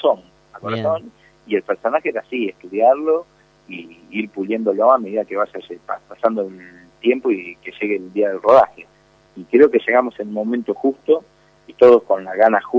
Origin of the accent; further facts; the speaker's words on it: Moreno, Argentina; Como que yo soy de pueblo, soy de Moreno